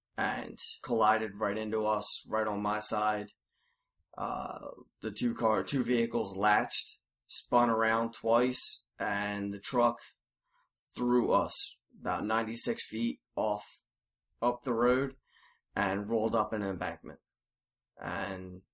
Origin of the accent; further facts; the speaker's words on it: Pine Hill, New Jersey, United States; also born or lived in East Greenwich; I grew up in Pine Hill over in the Pine Barrens, and then moved over to East Greenwich.